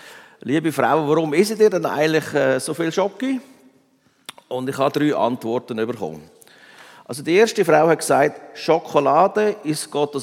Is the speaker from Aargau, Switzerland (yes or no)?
yes; Aargau, Switzerland; ich bin ja in Aargau aufgewachsen und dann am Anfang, die ersten 10 Jahre, sind wir in einem ganz einfachen Block gewesen.